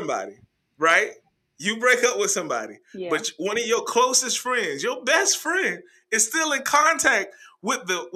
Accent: Savannah, Georgia, United States; man. I'm from Savannah.

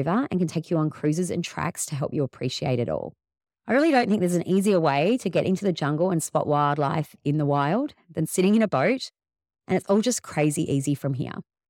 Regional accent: Australia; I found that worthwhile visiting as an Australian.

